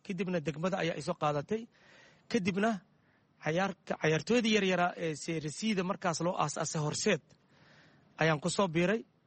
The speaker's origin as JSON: {"language": "Somali", "town": "Mogadishu", "region": "Banaadir", "country": "Somalia", "tie": "born or raised there", "said": "waxaan ku dhashay Xamar, khaasatan degmada Boondheere, xaafadda East Falconin. cisha ayaan ku soo barbaaray."}